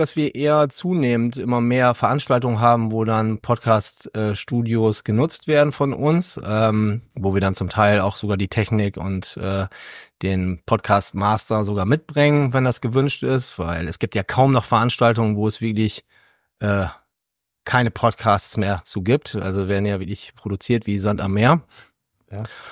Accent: Berlin, Germany; wir kommen aus Berlin

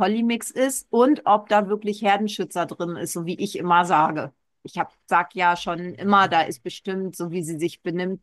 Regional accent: Northern Germany, Germany; ich habe ja noch ostdeutsche Wurzeln. Auch wenn ich ein durch und durch Wessi, norddeutscher Wessi bin

